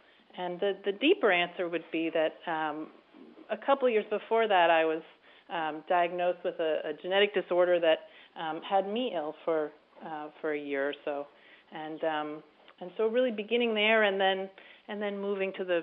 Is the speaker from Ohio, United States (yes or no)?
no; New York City, New York, United States; I grew up in New York City, and New York is, you know, it's such an ambitious place